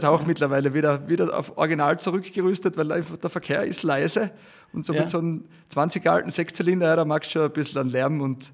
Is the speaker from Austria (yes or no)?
yes; Austria; Ja, da ist vielleicht bei uns in Österreich, wir sind da doch etwas südlicher schon